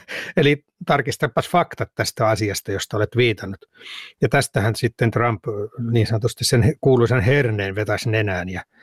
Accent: Salla, Lapland, Finland; Kävi muun muassa kotikulmillani Sallassa

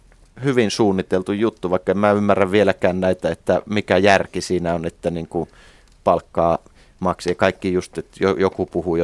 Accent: Säynätsalo, Central Finland, Finland; Niin, mä oon lapsuuteni ja nuoruuteni Säynätsalossa, joka nykyään siis kuuluu Jyväskylään, osa Jyväskylää, mutta silloin kun mä siellä lapsuuttani vietin, niin se oli oma itsenäinen kunta, pyöreästi 3000 asukkaan kunta

